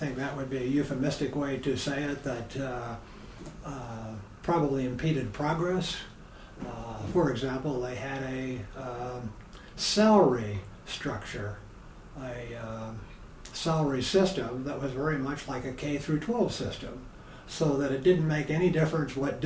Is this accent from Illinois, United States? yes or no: yes; Illinois, United States; I'm the son of a Lutheran minister, one of four boys. I grew up in Illinois, went to Illinois State University as an undergraduate, studied economics and Spanish